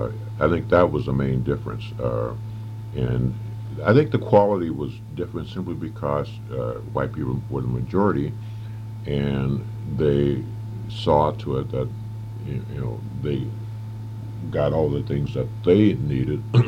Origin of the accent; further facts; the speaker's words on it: Arkansas, United States; Well, of course, I grew up in the South. I was born in Arkansas, and I had gone through the ordeal in Little Rock, Arkansas